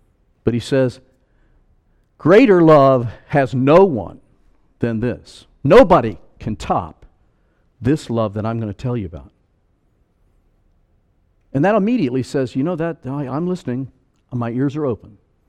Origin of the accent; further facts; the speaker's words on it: Florida, United States; she's from Pennsylvania, I'm from Florida.